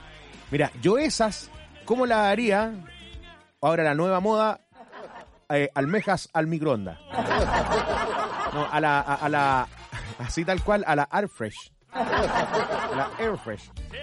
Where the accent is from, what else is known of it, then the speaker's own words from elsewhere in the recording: Lebu, Biobío, Chile; ¡Qué linda es mi tierra! ¡Qué lindo es Lebu!